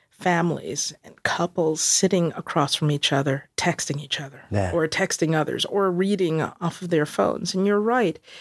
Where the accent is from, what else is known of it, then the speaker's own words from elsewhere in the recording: Queens, New York, United States; And I've always said what was neat about growing up in Queens was that there's a real sense of people being people.